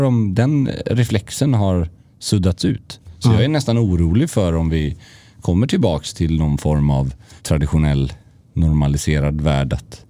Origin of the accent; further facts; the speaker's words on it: Sweden; vi vill så gärna som svenskar mötas i en kram